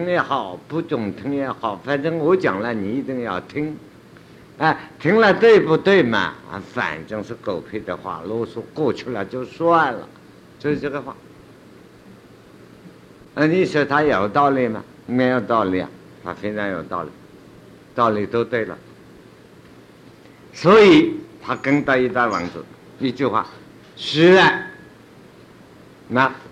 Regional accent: China; 我们中国人鸡个蛋了炖在一起，加一点香菇啊啊

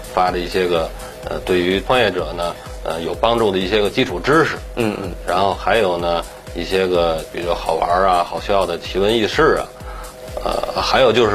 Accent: Tianjin, China; 是咱们天津人嘛，就是我觉得还是喜欢这个海鲜

